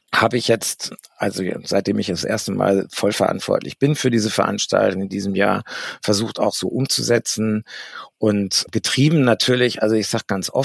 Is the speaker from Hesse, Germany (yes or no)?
no; Dortmund, North Rhine-Westphalia, Germany; Ich komme aus Dortmund.